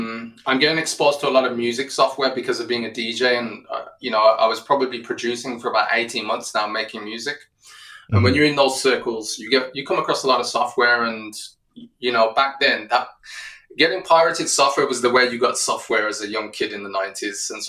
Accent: Wolverhampton, West Midlands, United Kingdom; And so in my hometown of Wolverhampton in the UK, I landed a slot on this pirate radio station at 15 years old.

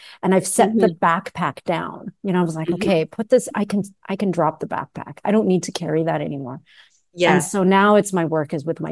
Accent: Canada; born there; I was born in Canada. And so for me, it was, that wasn't the case. And I was in a very, you know, a part of Canada where I was the only brown girl actually in my whole school, except for my sister

